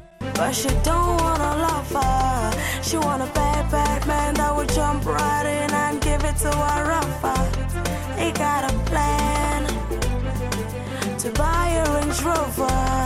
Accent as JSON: {"language": "French", "country": "Cameroon", "said": "je suis camerounaise."}